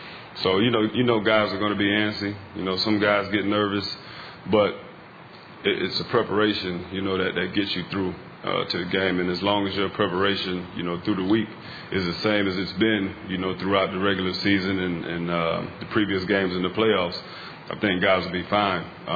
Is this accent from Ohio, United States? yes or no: yes; Ohio, United States; You know, I grew up in Ohio, and so it was Cleveland Browns, Cincinnati Bengals, and I was actually a Giants fan.